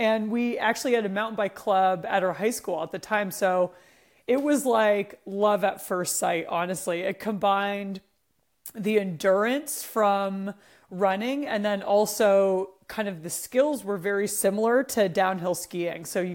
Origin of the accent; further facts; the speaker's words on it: Vermont, United States; my parents threw us into every sport imaginable growing up in Vermont